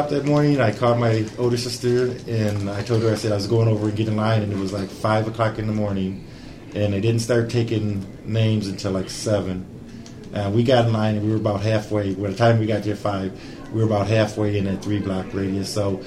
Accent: Lansing, Michigan, United States; Born and raised in Lansing, Michigan.

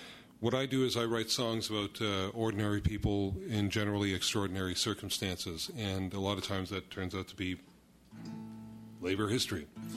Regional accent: Calgary, Alberta, Canada; I grew up in Calgary, up in Western Canada, which is an oil town, and very subject to the boom and bust cycle.

